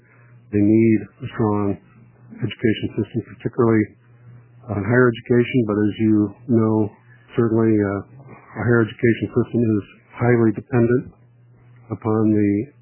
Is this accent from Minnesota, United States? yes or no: yes; Minnesota, United States; born there; my home state, state of my birth, Minnesota